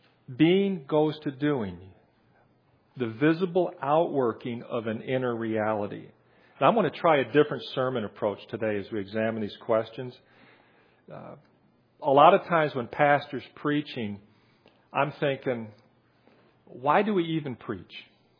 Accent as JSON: {"language": "English", "country": "United States", "said": "although I'm an American and I believe in exercising my constitutional rights."}